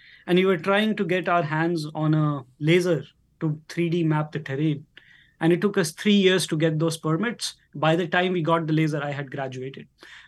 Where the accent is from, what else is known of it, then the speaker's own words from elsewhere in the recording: Delhi, India; growing up in Delhi in a middle-class family